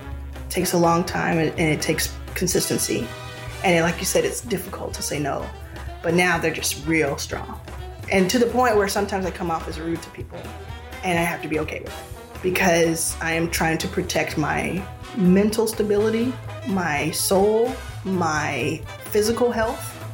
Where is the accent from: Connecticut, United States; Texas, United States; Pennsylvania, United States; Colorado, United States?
Texas, United States; Dallas; born there; So, I was born in Dallas, Texas, about 40 years ago, about